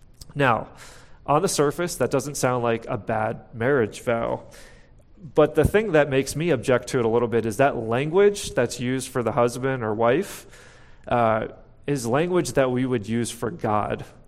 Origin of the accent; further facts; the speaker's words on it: Pittsburgh, Pennsylvania, United States; I'm going to talk a little bit and pick on my hometown of Pittsburgh.